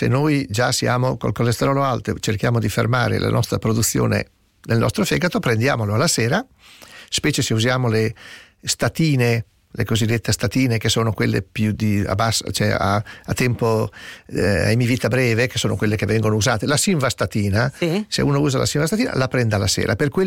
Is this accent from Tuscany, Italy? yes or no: no; Ferrara, Emilia-Romagna, Italy; io che vengo da Ferrara, dove si mangia la salamina da sugo